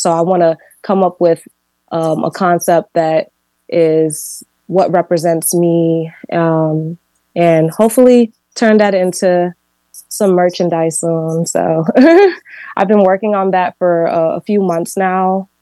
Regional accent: Chicago, Illinois, United States; I actually was born here. I was born in Chicago.

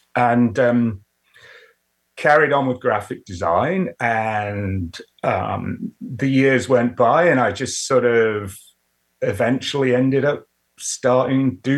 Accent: Sheffield, Yorkshire and the Humber, United Kingdom; So I was born in Sheffield, England, which is in the north in County of Yorkshire.

